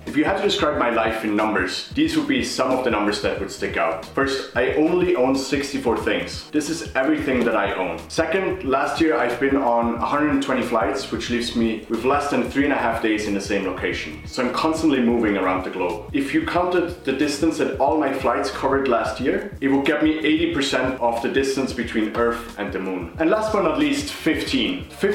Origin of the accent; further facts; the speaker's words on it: Switzerland; moved away as an adult; now in United States; I was born and raised in Switzerland. After I had completed my bachelor's degree in electrical engineering, I first moved away from Switzerland to work in a startup in New York.